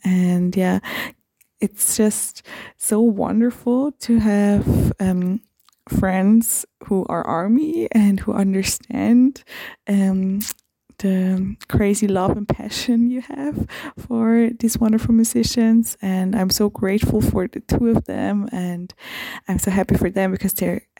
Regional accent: Vienna, Austria; English is a second language; I'm from Vienna, Austria. I'm 29 years old now

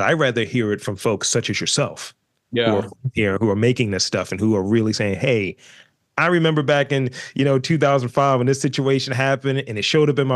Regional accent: Baltimore, Maryland, United States; I'm from Baltimore as well. I don't sound like it.

